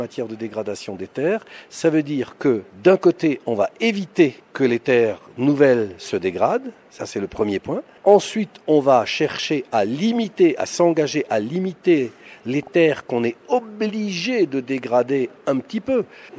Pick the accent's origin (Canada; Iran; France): France; Moi, je suis français, j'habite Montpellier.